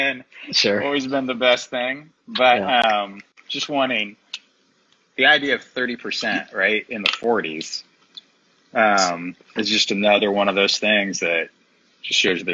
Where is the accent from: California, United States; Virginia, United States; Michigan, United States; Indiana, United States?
Indiana, United States; I grew up in Indiana, and Indiana does not have the greatest history, right?